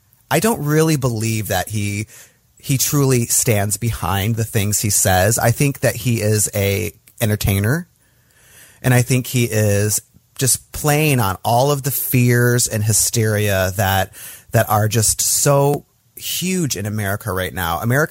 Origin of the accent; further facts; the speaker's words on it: Michigan, United States; also born or lived in California; originally I'm from Michigan, like I told you. That's where I went to high school. That's where I was born and raised, in Michigan, which is a northern Midwestern state in the country.